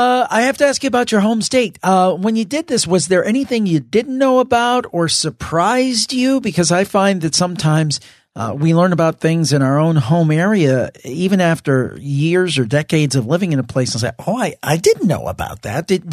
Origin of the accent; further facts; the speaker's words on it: Cleveland, Ohio, United States; I mean, I'm from Cleveland, so, you know, the river was on fire almost 50 years ago, and we don't hear the end of it.